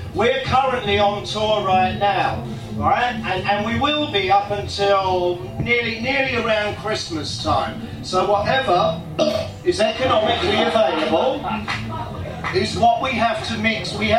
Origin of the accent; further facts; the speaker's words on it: Ireland; I'm an Irishman, you cannot take this away.